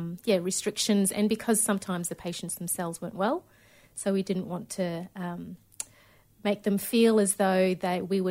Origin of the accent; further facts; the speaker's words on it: Cairns, Queensland, Australia; my families are … I was born and raised in Cairns, but my family's from Erub, Darnley Island in the Torres Strait.